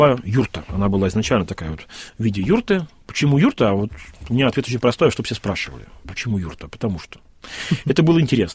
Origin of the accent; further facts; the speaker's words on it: Yaroslavl, Yaroslavl Oblast, Russia; самый наикореннейший из коренейших ярославцев.